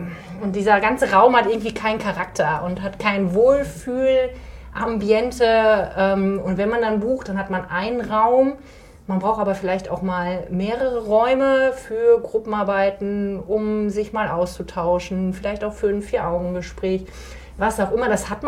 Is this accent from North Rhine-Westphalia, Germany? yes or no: yes; Schmallenberg, North Rhine-Westphalia, Germany; ich bin in Schmallenberg geboren und aufgewachsen, war dann kurz zur Ausbildung und zum Studium in Münster und in Stuttgart. Bin dann aber sehr gerne zurückgekommen